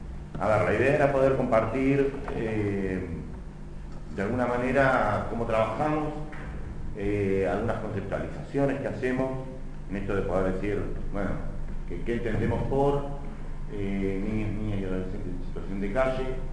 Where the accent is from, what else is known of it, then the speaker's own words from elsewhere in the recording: Montevideo, Uruguay; Yo soy de Montevideo, Uruguay